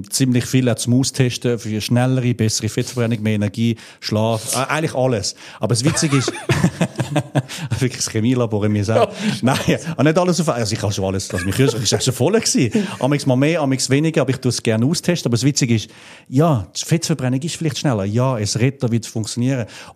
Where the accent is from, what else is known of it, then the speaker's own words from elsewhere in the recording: Switzerland; Ich bin Schweizer, ich darf das sagen.